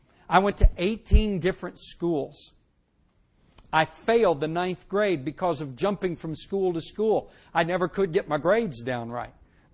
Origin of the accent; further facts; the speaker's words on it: Indianapolis, Indiana, United States; born there; I was born in 1946. I'm 55 years old. I'll be 56 this October. I was born in Indianapolis, Indiana.